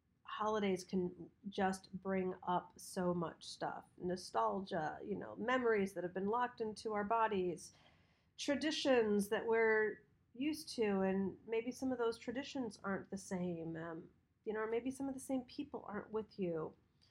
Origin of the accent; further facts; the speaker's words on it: Michigan, United States; whether it was like when we grew up in Michigan, whether it was snowing or raining or Christmas, he was out there for his run.